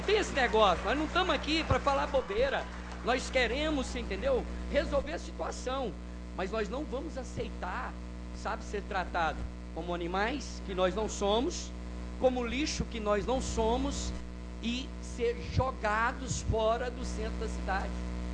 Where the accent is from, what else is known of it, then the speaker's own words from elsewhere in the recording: Anápolis, Goiás, Brazil; nós somos de Goiás, nós somos de Anápolis, nós não somos de Curitiba, mas é goiano